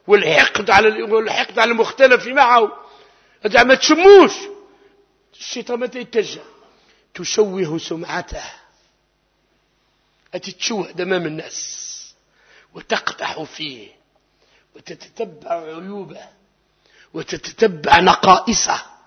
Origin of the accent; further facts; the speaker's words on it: Algeria; كجزائريين